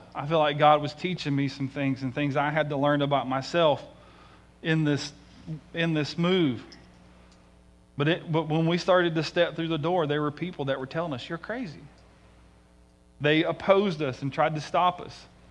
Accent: Tennessee, United States; It was right near where I grew up in Tennessee.

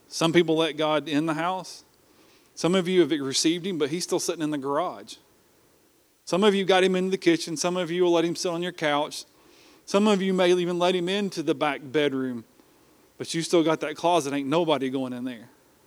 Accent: Johnson City, Tennessee, United States; Growing up on Avondale Drive in Johnson City, Tennessee, for those of my friends maybe in Tennessee watching, they know right where it is.

